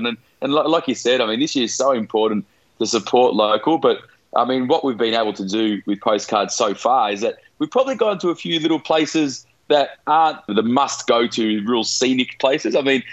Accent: Victoria, Australia; I remember when I was at school growing up in the West, and you had, you know, all of this conflict sort of in Bosnia and Serbia and everything else, and all of that going on, and then it kind of transferred here to Victoria

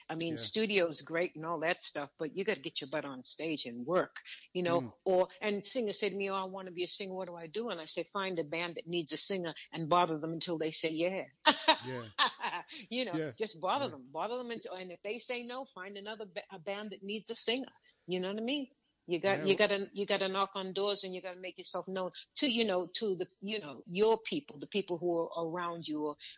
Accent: Boston, Massachusetts, United States; born there; I was born in Boston, but my parents were born in Kingston, Jamaica. Well, I should say, okay. Westmoreland, Jamaica.

